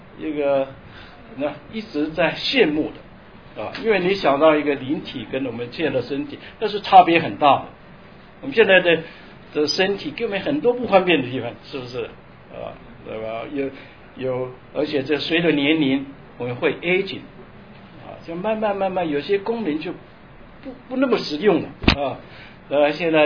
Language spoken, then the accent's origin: Chinese; China; 一般来讲，就是我们中国人有阴阳的这种观念啊